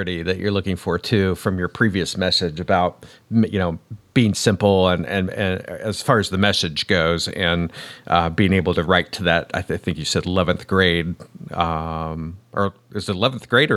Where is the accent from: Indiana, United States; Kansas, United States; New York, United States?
Indiana, United States; you know, because I'm from Indiana